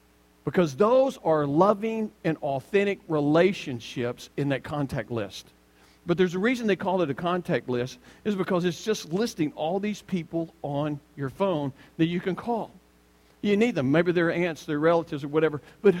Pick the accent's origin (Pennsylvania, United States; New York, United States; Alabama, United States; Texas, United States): Alabama, United States; You see, I learned a long time ago growing up in Alabama